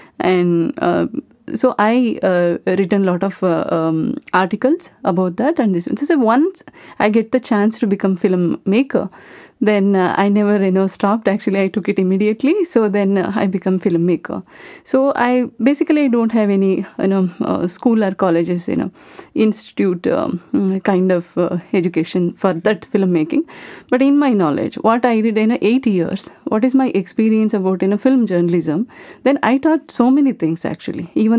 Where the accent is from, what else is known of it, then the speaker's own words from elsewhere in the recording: Kitturu, Karnataka, India; English is a second language; I am coming from Karnataka. So my native was called Kitturu. … Kitturu was Mysore district, a small village.